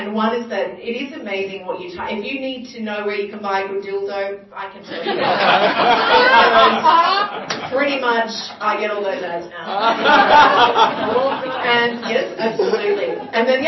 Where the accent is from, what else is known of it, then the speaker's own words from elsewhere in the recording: Queensland, Australia; I'm from Queensland, so it's very important, yes.